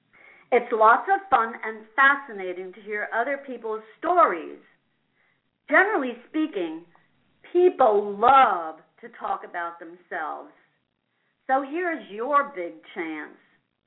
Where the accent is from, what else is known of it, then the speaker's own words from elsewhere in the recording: Asbury Park, New Jersey, United States; I grew up in Asbury Park, New Jersey.